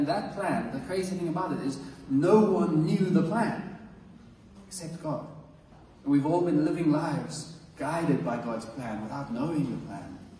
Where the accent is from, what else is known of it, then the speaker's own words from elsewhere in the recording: South Africa; I'm South African.